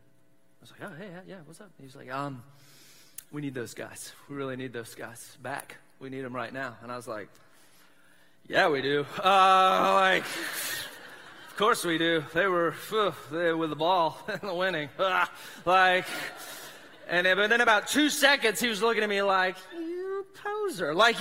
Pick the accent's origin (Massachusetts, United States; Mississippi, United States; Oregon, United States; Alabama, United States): Mississippi, United States; I've been here for a hot second. I'm from South Mississippi. We got no professional teams at all.